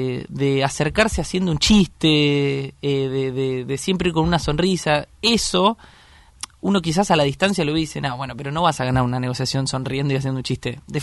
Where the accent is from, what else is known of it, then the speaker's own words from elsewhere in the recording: Argentina; no solamente de la universidad, sino también de nosotros como argentinos.